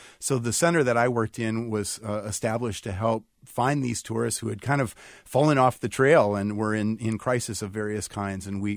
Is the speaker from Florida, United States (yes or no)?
no; Iowa, United States; anything I'd ever experienced from growing up in Iowa or going to college in Michigan